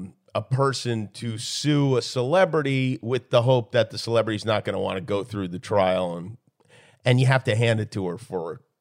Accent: Ireland; Like, I'm racist. I'm Irish. How can I be racist?

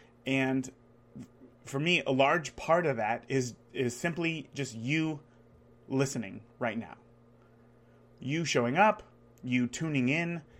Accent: California, United States; growing up in California, there really wasn't that much of a change in seasons.

